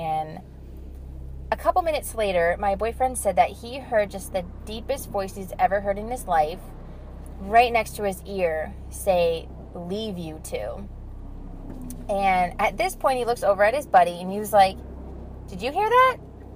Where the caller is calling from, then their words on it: Exton, Pennsylvania, United States; I'm calling from Exton, PA